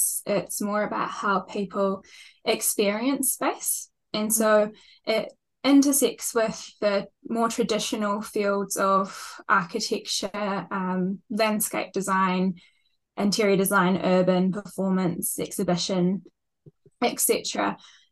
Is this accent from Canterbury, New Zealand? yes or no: yes; Christchurch, Canterbury, New Zealand; now in Wellington, New Zealand; I'm from Ototahi. I currently live in Whanganui Atara, Wellington